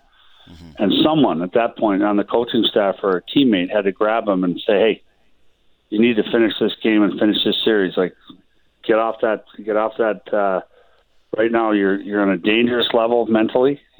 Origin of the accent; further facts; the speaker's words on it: Minneapolis, Minnesota, United States; Like, I grew up in Minneapolis, so we had the Guthrie Theater. That was our big repertory theater, and you go see a play at the Guthrie.